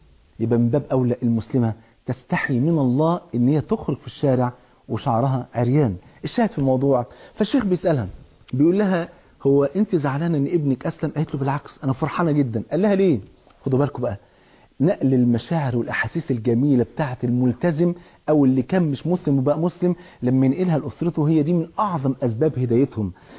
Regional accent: Egypt; وحتى يعني الاولاد عندنا في مصر اول ما يشوفوا يقولوا بابا جه

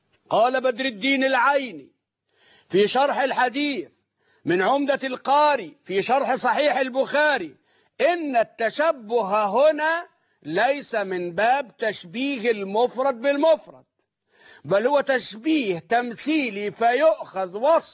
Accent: Egypt; أنا عاوز أنبه وأحذر من الذنوب اللي ملأت بقاع الأرض عندنا في مصر

